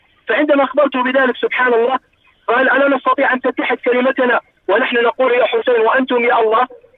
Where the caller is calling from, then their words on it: Dammam, Eastern Province, Saudi Arabia; أنا أكلمكم من الدمام